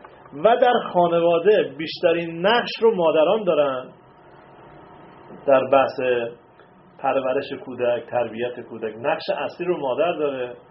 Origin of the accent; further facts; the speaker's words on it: Isfahan, Iran; من اصفهانی